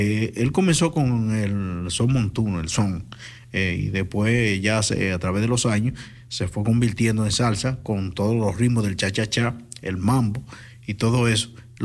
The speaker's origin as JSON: {"language": "Spanish", "region": "Santo Domingo", "country": "Dominican Republic", "said": "vengo de Santo Domingo, mi familia es de Barahona"}